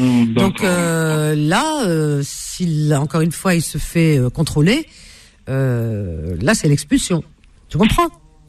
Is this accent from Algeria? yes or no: yes; Cherchell, Tipaza Province, Algeria; born there; Je suis né à Cherchel.